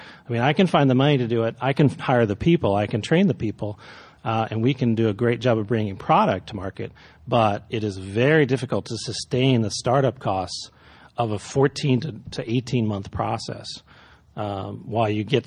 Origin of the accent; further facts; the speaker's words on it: Midwest, United States; now in San Francisco, United States; For me, I came from the Midwest.